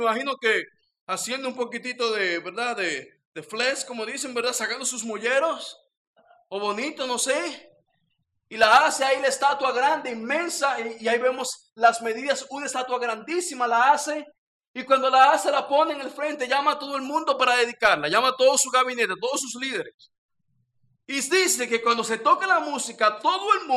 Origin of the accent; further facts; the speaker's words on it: Dominican Republic; now in Mexico; Ya ven que yo no hablo como dominicano, ya hablo como mexicano, échale ganas.